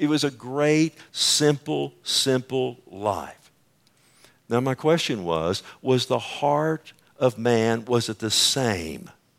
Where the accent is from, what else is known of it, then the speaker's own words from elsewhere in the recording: Keller, Texas, United States; In the town that I grew up in Keller